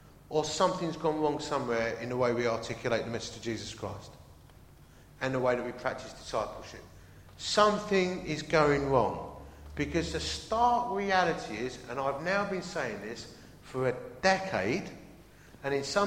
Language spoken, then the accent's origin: English; Dagenham, London, United Kingdom; I actually come from Dagenham, and my family are all from the East End